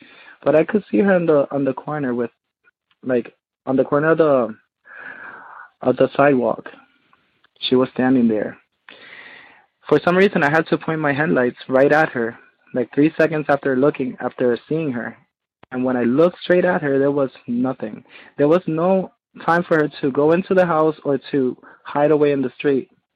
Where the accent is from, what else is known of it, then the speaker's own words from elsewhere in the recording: Puerto Rico; I'm from Puerto Rico, from the Island of Enchantment.